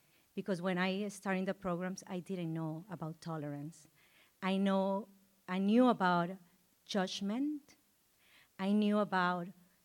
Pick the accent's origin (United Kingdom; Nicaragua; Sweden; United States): Nicaragua; English is a second language; I'm from Nicaragua, Central America.